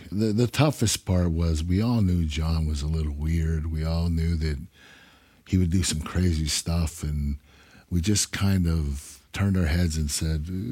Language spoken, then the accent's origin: English; Pittsburgh, Pennsylvania, United States; I was from Pittsburgh, that was Philadelphia.